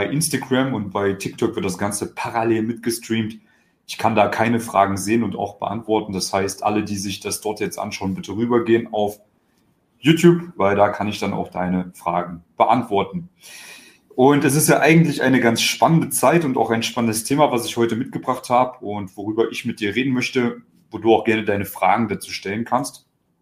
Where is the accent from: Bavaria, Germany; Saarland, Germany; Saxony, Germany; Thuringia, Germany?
Thuringia, Germany; born there; dass ich in einer sehr kleinen Stadt geboren bin in Thüringen